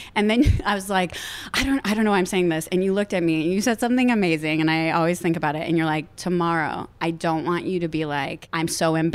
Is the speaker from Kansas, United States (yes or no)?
no; Cleveland, Ohio, United States; I grew up in the Midwest.